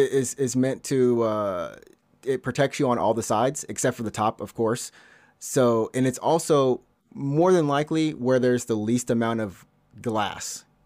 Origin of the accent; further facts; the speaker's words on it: Alabama, United States; This thought goes through my mind sometimes because I'm from Alabama and I get a lot of tornadoes.